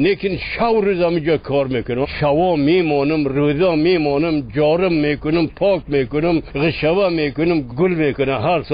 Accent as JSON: {"language": "Persian", "town": "Sheberghan", "region": "Jowzjan", "country": "Afghanistan", "said": "از خود شبرغان"}